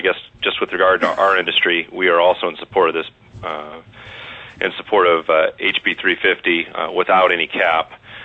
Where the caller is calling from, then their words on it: Fairbanks, Alaska, United States; I'm legislative director of the Alaska Auto Dealers Association, and I'm calling from Fairbanks.